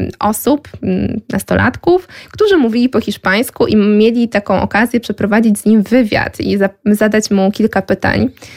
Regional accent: Skierniewice, Łódź Voivodeship, Poland; ja pochodzę ze Skierniewic, więc nie jest to najmniejsze miasto, no ale nie jest to Warszawa, Łódź, Kraków czy Gdańsk.

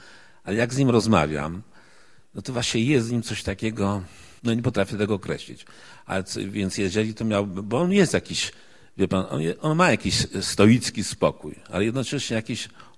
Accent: Łódź, Łódź Voivodeship, Poland

